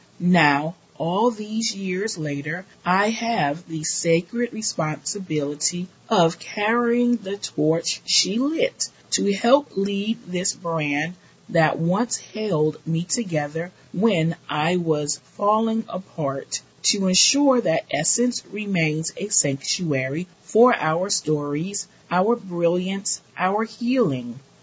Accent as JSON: {"language": "English", "town": "Oakland", "region": "California", "country": "United States", "tie": "born or raised there"}